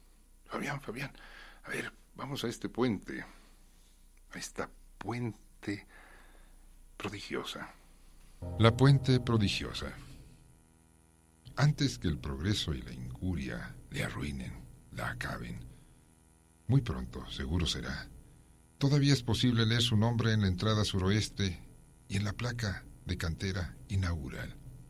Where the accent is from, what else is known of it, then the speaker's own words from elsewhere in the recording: Mexico; Es algo que nos vincula a todos los que nos señalamos como mexicanos.